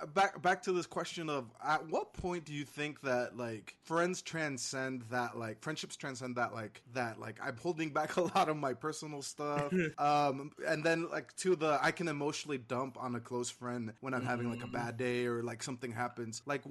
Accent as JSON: {"language": "English", "town": "Caldwell", "region": "Idaho", "country": "United States", "tie": "born or raised there", "said": "I grew up in Caldwell, which is half Latino population, half primarily white population."}